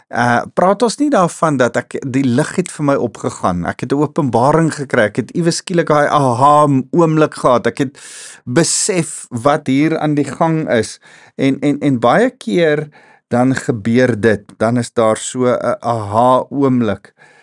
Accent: Germiston, Gauteng, South Africa; Ek het in Germiston groot geword.

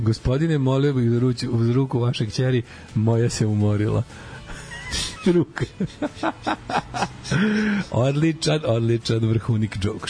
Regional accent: Southern Serbia, Serbia; Tu ima opcija da se ubrza i pustim na 1.25 s obzirom da sam poreklom s juga Srbije

